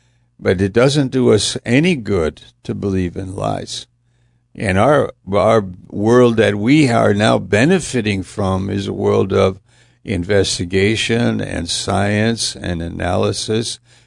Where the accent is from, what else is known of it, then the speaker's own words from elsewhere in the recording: United States; I'm an American. I'm protected in the First Amendment regarding my freedom to exercise my religion.